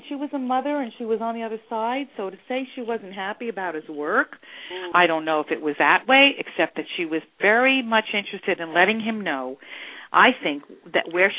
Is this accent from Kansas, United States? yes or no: no; New Jersey, United States; You know I'm from New Jersey, right?